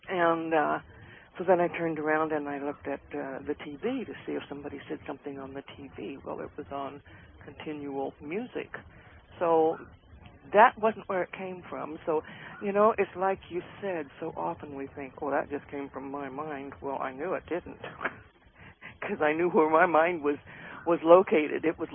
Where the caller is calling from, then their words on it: Chehalis, Washington, United States; from Chehalis.